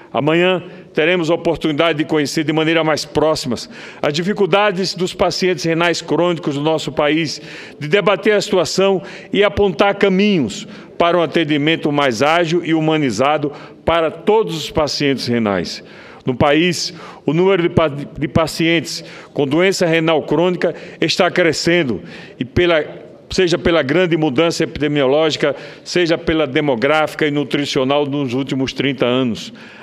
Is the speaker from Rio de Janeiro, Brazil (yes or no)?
no; Sergipe, Brazil; eu tenho isso lá no meu estado. Meu estado foi pioneiro em transplante no Norte e Nordeste. Sergipe fez, há quase 30 anos, o primeiro transplante de coração e o primeiro transplante renal.